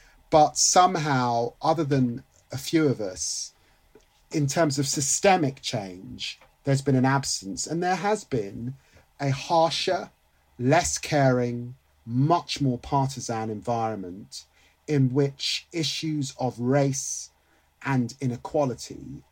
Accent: London, United Kingdom; I'm a Londoner, but I love the British countryside. I'm married to a white woman. My children are mixed heritage.

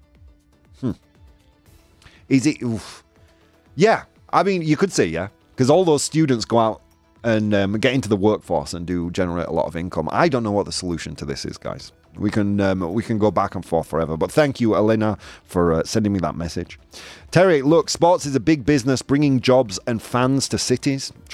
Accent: United Kingdom; Quite often when people meet me, the first thing that they ask me about, me being British, is what football team I support.

